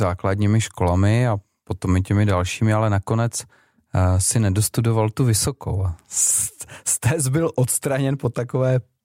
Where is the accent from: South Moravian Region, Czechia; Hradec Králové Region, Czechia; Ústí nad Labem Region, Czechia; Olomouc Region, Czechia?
Olomouc Region, Czechia; Olomouc; Jinak tu severní Moravu máme společnou, ty, že já jsem Olomoučák